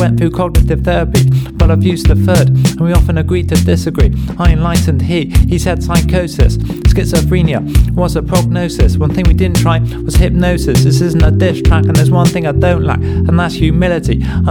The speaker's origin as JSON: {"language": "English", "town": "Southend-on-Sea", "region": "East of England", "country": "United Kingdom", "tie": "born or raised there", "said": "I grew up in Southend"}